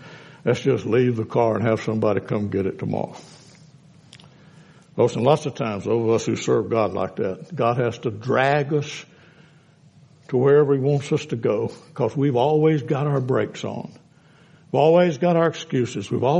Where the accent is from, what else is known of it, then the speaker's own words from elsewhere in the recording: Louisiana, United States; Now, I grew up in Webster Parish.